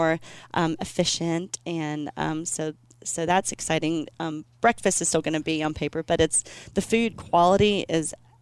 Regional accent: Quail Run, Tennessee, United States; I'm actually from right up the road in Quail Run. I was born and raised there.

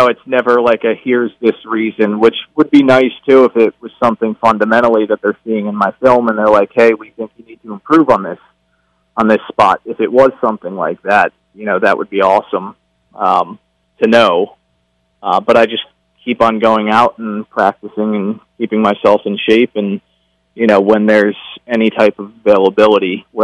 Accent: Philadelphia, Pennsylvania, United States; You know, I spoke with one individual with the Philadelphia Eagles, you know, my hometown team.

